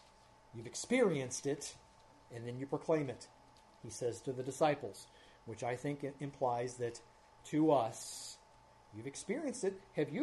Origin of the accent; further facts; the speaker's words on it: Cincinnati, Ohio, United States; grown up in the Midwest know that in every 17 years we get the cicadas, and they're coming back to my hometown, Cincinnati, this summer.